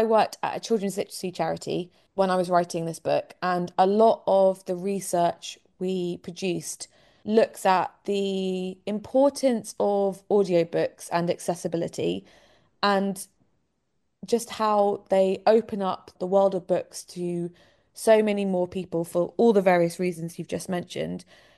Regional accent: London, United Kingdom; As I'm sure your listeners can hear, I am very much from the South. I'm from London, but my mum is Geordie.

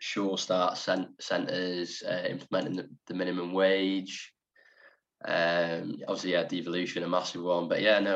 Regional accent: Holyhead, Wales, United Kingdom; I'm definitely not middle class. I'm from Holyhead, which is very much a deprived town in Wales.

